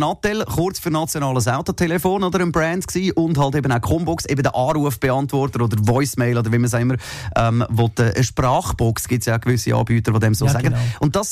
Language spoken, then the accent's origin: German; Zurich, Switzerland; also vor allem jetzt bei uns in Zürich